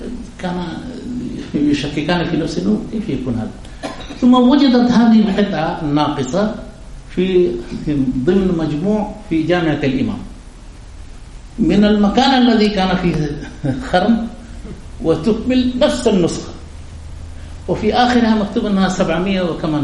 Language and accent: Arabic; India; Arabic is a second language; كنت ذكرت لكم عندنا في الهند الهاء تكتب بطريقة عجيبة